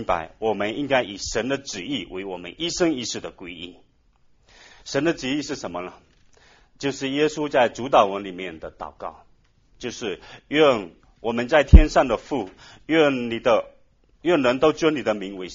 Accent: China; 作为一个中国人

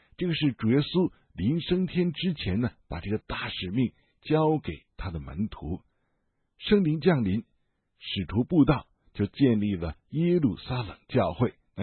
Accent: China; 以前是海外的宣教士将福音传给我们中国人，今天呢，我们应当自己承担起这个责任来，将福音传遍我们的祖国

